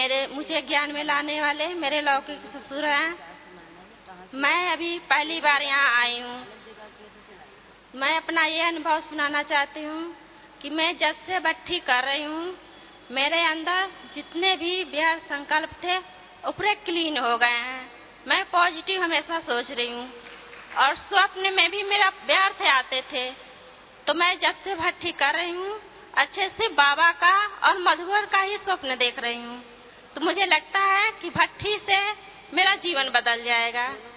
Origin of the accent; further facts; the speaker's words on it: Aligarh, Uttar Pradesh, India; मैं यूपी अलीगढ़ से आई हूँ।